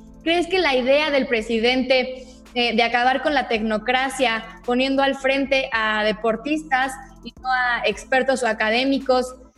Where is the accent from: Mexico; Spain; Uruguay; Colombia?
Mexico; los que salimos perdiendo somos los ciudadanos mexicanos.